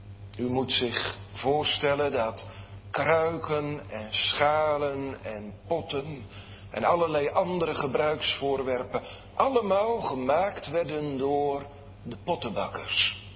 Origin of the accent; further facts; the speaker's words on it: Sliedrecht, South Holland, Netherlands; dat er in Sliedrecht, de plaats waar ik ben opgegroeid, eens een markt was met allerlei oude ambachten.